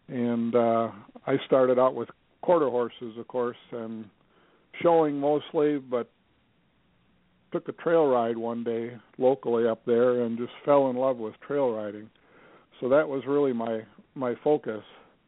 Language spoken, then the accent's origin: English; Milwaukee, Wisconsin, United States; I grew up in Milwaukee, Wisconsin, and lived in Milwaukee most of my child life.